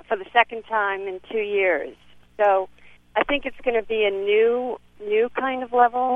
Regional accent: New Orleans, Louisiana, United States; now in Concord, United States; I grew up in New Orleans, and I'm one of nine kids, and I have a family business right on the Mississippi. In New Orleans proper.

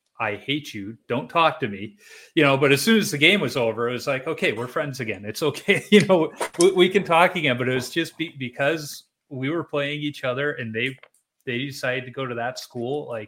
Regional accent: Chicago, Illinois, United States; Growing up in Chicago, I have feelings about Milwaukee.

